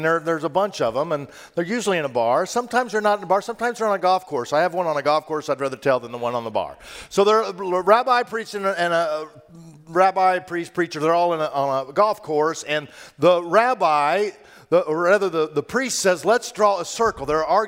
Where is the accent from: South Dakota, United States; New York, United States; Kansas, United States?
Kansas, United States; I'm from Kansas. I just want to tell you, I never heard of firefalls until I came here and saw some of these pictures.